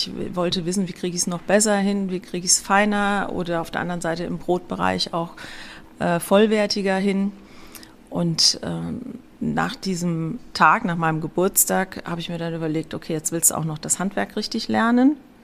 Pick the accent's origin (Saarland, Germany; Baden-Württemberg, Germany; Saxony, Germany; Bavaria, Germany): Saarland, Germany; Saarbrücken; Ich bin in Saarbrücken aufgewachsen. Bei uns gab es jedes Wochenende Patisserie aus Frankreich.